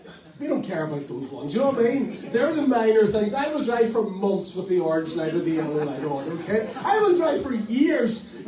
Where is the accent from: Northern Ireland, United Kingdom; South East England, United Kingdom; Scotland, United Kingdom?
Northern Ireland, United Kingdom; accent: Northern Irish; And everything from Northern Ireland sounds like R, if you hear my accent.